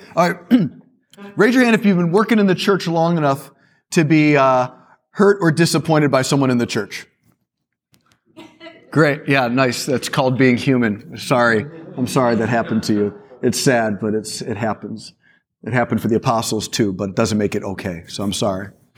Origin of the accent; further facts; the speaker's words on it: Chicago, Illinois, United States; born there; So I was born in Chicago. My dad was Jewish. My mom was Catholic.